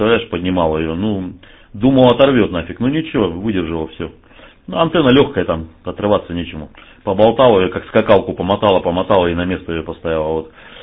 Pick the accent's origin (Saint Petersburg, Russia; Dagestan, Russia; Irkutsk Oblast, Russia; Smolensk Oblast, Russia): Irkutsk Oblast, Russia; Angarsk; moved away as an adult; now in Moscow, Russia; Я же там родился, я в Ангарске родился. Рядом с Иркутском, там городок такой, Ангарск есть. Вот. Там родился, я там 32 года прожил. Потом только в Москву уехал. Сейчас вот уже почти 20 лет в Москве живу.